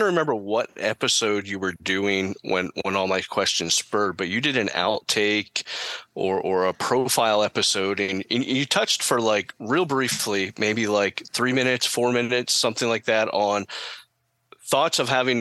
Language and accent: English; Lenhartsville, Pennsylvania, United States; I'm from Lenhartsville, Pennsylvania, kind of a southeastern Pennsylvania location.